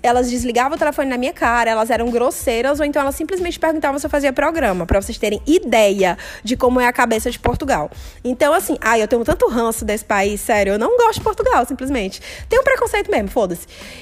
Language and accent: Portuguese; Brazil; Eu sou brasileira, eu moro no exterior, e eu estou dizendo, não dá pra defender.